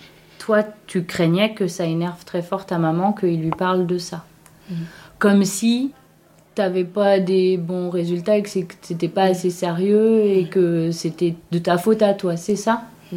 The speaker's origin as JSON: {"language": "French", "town": "Nantes", "region": "Pays de la Loire", "country": "France", "tie": "born or raised there", "said": "Je suis née à Nantes, j'ai été à Nantes jusqu'à mes études supérieures."}